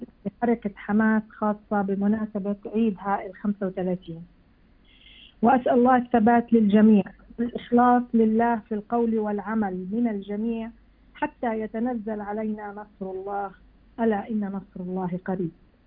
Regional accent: Palestine; now in United States; إحنا يعني فلسطيني من أمريكا قادم سائح ويأخذ الأولاد يعرفهم على بلدهم

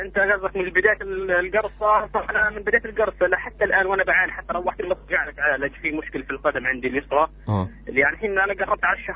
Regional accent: Gaza Strip, Palestine; هي الفكره كانت من لما طلعت من غزه

